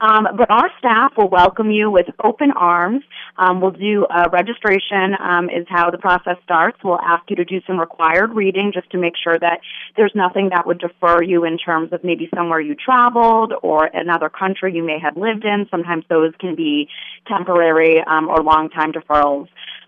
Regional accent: New Hampshire, United States; I'm originally from New Hampshire, so I'm a New England girl, Red Sox fan, love my Boston sports teams.

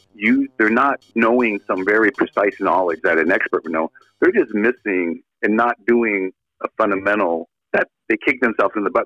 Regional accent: Los Angeles, California, United States; I'm from Los Angeles, so we grew up with John Wooden.

